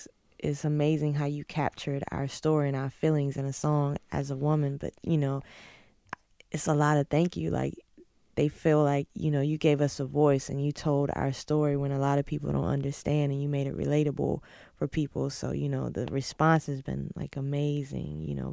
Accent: North Carolina, United States; Growing up in North Carolina, you know, I don't have to walk out of my door and compete with a million rappers.

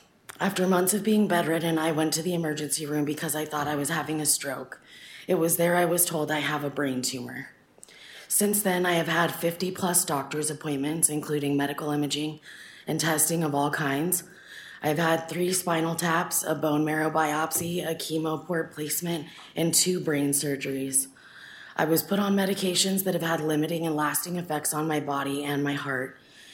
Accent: Idaho, United States; I was born in Idaho and have lived here my entire life.

